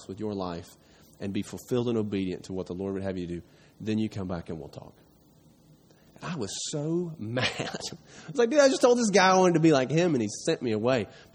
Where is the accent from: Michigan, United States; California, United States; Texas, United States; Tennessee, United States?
Tennessee, United States; hey, I grew up in East Tennessee, not too far from here, in your typical church, okay?